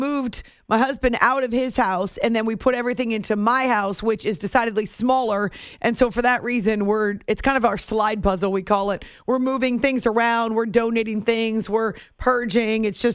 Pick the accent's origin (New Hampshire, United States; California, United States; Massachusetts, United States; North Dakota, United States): New Hampshire, United States; Growing up in New Hampshire, we saw a bunch of them